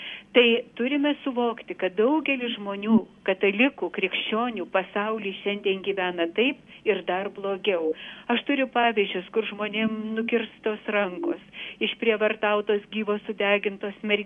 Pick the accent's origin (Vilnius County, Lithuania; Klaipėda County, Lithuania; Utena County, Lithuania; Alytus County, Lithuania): Alytus County, Lithuania; Druskininkai; Mes, bent jau aš, gimiau okupuotoje Lietuvoje. Ir labai gerai prisimenu laikus, kaip reikėdavo slėptis už močiutės nugaros, einant į bažnyčią mano gimtuose Druskininkuose